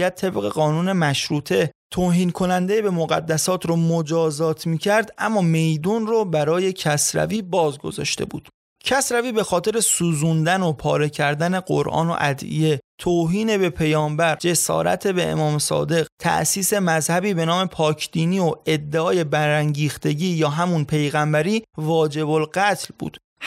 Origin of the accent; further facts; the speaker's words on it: Azarshahr, East Azerbaijan, Iran; من گفتم اهل آذرشهرم